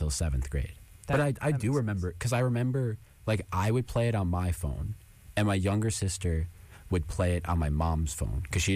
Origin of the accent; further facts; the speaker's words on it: Nyack, New York, United States; Yeah, we're from Nyack, which is right by the formerly the Tappan Zee Bridge.